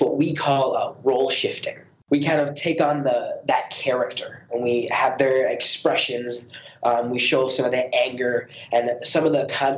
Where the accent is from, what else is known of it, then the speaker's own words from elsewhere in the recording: United States; For example, when I was growing up in America, I had a very good education.